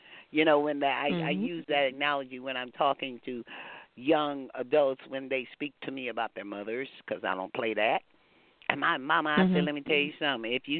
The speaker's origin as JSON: {"language": "English", "region": "Texas", "country": "United States", "said": "I tell them, you know, I'm a Texan. I don't even know what a bully is. We didn't grow up with bullies. We didn't have any bullies in Texas."}